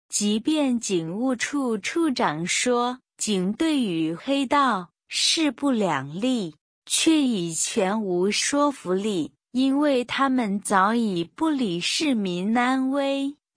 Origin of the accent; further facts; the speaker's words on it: Hong Kong; 我是香港人